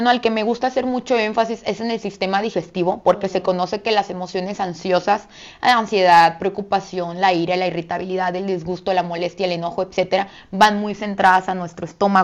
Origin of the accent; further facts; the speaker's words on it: Mexico; la verdad es que como buenos mexicanos, va, siempre comemos a veces un poquito mal